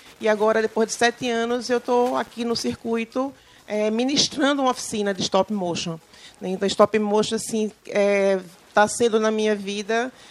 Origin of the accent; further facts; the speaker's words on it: Recife, Pernambuco, Brazil; now in Penedo, Brazil; eu sou de Recife, E há 13 anos que eu moro aqui nessa cidade encantadora, Penedo, que eu amo, adotei essa cidade como realmente é a minha cidade adotada. Amo morar aqui em Penedo.